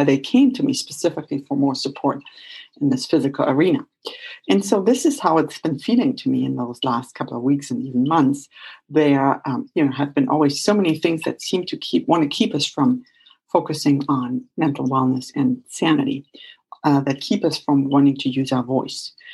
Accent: Germany; English is a second language; growing up in Germany and seeing how, let's say, one cultural system kind of came down and disassembled itself when I was between like 14 and 17 years of age.

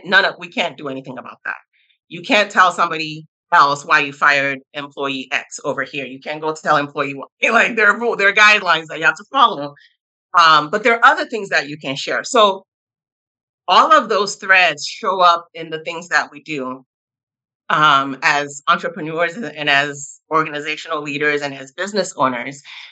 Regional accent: United States; born there; So I'm nationality wise, I'm Nigerian American. I was born in the US, but Nigerian Yoruba ethnically, which is in Yoruba people are in Nigeria.

